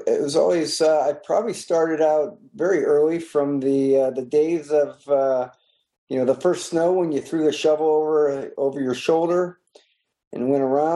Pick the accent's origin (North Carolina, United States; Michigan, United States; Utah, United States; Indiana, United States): Michigan, United States; Warren; I was raised in Warren, Michigan.